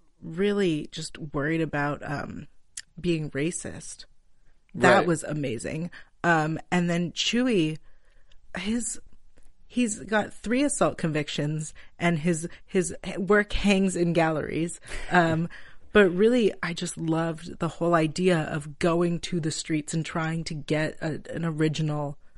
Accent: California, United States; now in Los Angeles, United States; I love it, especially because I'm from the Silicon Valley. I grew up there. I worked there before I moved down to LA.

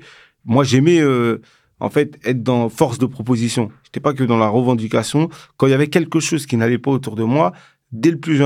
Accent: Cergy-Pontoise, Île-de-France, France; moi, je suis né à Cergy-Pontoise, dans le Val-d'Oise, en banlieue parisienne. Et en fait, quand j'ai grandi dans ma ville, dans mon quartier, c'était un quartier où, voilà, qui rassemblait énormément d'origines différentes, et ce qui a créé aussi cette richesse, cette diversité

